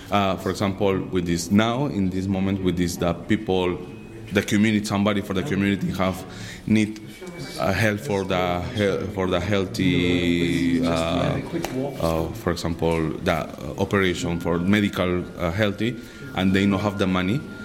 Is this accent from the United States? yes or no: no; Peru; now in Vancouver, Canada; I'm an archaeologist from Peruvian archaeologist, and I'm working now in UBC 2 years ago.